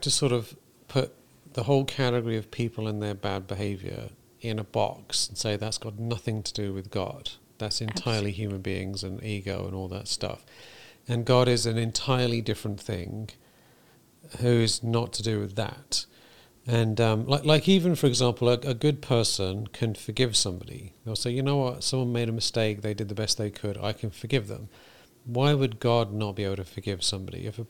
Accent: England, United Kingdom; moved away; I was thinking about this, like in England, I grew up in England, and America

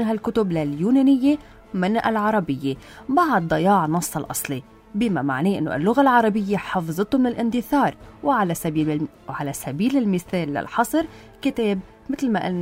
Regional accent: Lebanon

